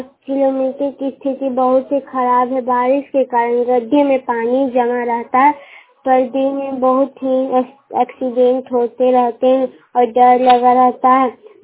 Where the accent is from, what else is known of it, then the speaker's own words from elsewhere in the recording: Nausarigarh, Bihar, India; मैं नौसरीगढ़ की रहने वाली हूँ, हरनौत प्रखंड जिला नालंदा।